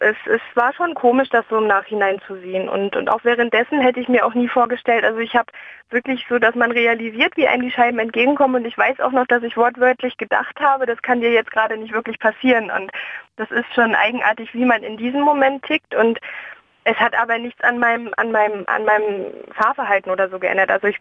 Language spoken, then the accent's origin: German; Rostock, Mecklenburg-Vorpommern, Germany; in meiner Heimatstadt Rostock.